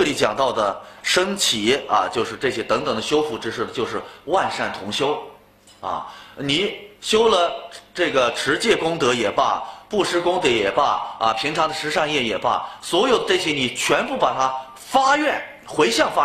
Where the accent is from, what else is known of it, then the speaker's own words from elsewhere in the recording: Beijing, China; accent: Beijing dialect; 我们北京话叫什么，搂了一眼嘛